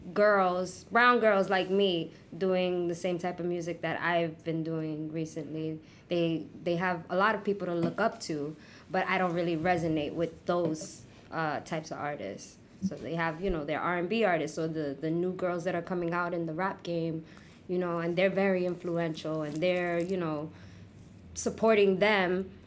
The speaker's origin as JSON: {"language": "English", "town": "Brooklyn", "region": "New York", "country": "United States", "tie": "born or raised there", "said": "So I was born and raised in Brooklyn. I was living in East New York, but I was going to school in Bushwick for my entire life. So I spent most of my life in Bushwick."}